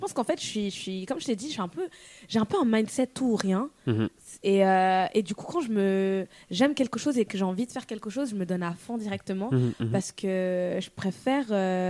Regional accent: Lausanne, Vaud, Switzerland; chanteuse de R&B, je viens de Lausanne.

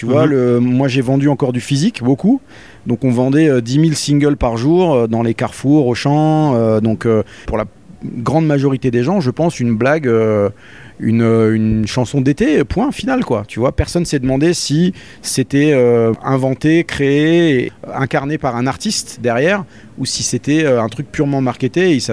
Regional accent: Forbach, Grand Est, France; accent: Lorraine; now in Paris, France; Je suis né à 10 km de Saarbrücken, à Forbach, où je n'habite plus depuis plus de 20 ans. Ça fait un peu plus de 20 ans que je suis parisien. Mais j'ai encore toute ma famille qui y est et j'y vais régulièrement.

